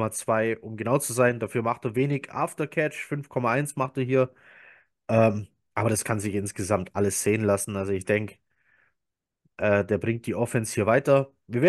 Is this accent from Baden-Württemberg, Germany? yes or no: yes; Baden-Württemberg, Germany; ich bin ja Schwabe, ne? Ja, wir Schwaben, wir sind sparsam, aber nicht geizig, gell?